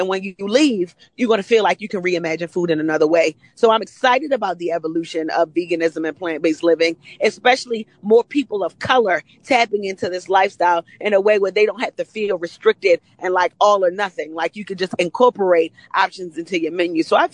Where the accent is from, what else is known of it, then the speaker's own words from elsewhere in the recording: Jamaica; I'm Jamaican, so I'll eat curry chickpeas with some rice and peas and some cabbage and some plantain